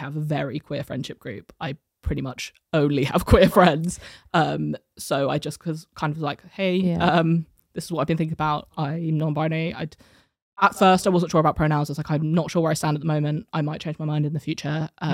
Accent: United Kingdom; So I'm from the UK, but my mum is Chinese Guyanese.

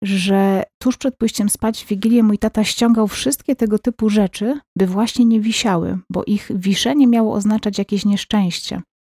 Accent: Greater Poland Voivodeship, Poland; Pochodzę z Wielkopolski, tak jak i rodzina, od której te tradycje przejęłam.

